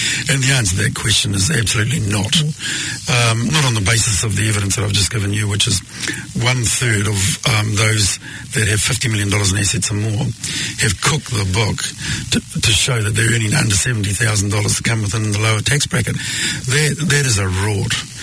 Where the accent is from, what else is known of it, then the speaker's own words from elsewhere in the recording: New Zealand; as a Kiwi